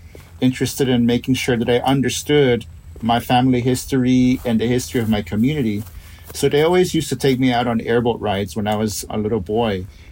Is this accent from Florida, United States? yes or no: yes; Florida, United States; My advocacy started because I grew up out here in the Everglades